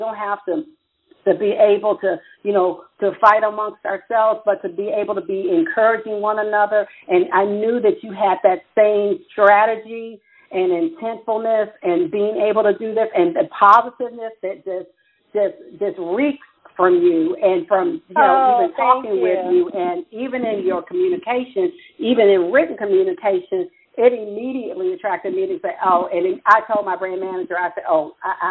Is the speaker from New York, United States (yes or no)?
no; Maryland, United States; I was coming from Washington, D.C., where I'm from the Maryland area, DMV, as they call it.